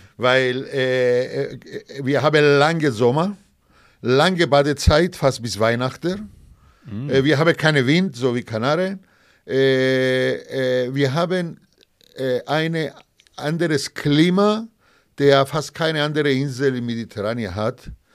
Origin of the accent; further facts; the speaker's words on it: Cyprus; first language Greek; German is a second language; waren wir Kolonie bis 1960 von England und unsere Sprache natürlich ist Griechisch, aber wir haben unseren Dialekt, aber als zweite Sprache. Und wenn ein Zyprioter eine Fremde sieht, der spricht ihm Englisch.